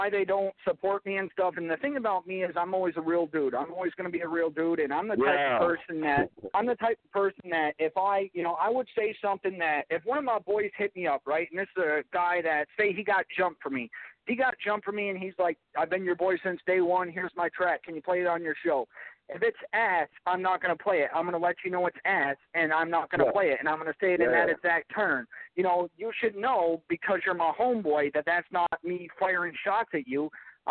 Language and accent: English; Vermont, United States; a lot of people have questioned why I don't have a lot of artists from my home state on this show. This is part of the reason right here, because I want a positive image to go along with Vermont hip-hop.